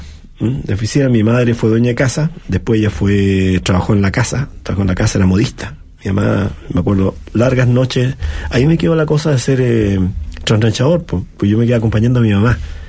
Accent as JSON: {"language": "Spanish", "town": "San Bernardo", "region": "Santiago Metropolitan Region", "country": "Chile", "tie": "born or raised there", "said": "Y yo nací, me he criado hasta, y sigo viviendo en San Bernardo, que fue una ciudad industrial por naturaleza, o sea, una ciudad de trabajo"}